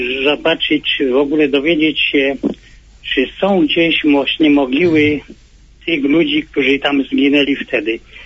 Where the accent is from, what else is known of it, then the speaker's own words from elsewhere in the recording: Galicia, Poland; bo ja pochodzę z południa Polski, w Galicji. Byliśmy pod zaborem austriackim.